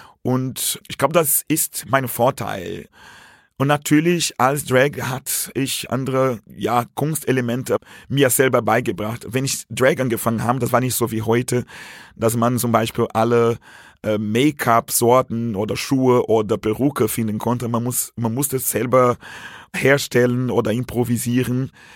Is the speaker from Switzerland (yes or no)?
no; Brazil; Aber ich komme aus Brasilien, ein Land, wo immer noch sehr religiös ist und dort teilweise sehr konservativ.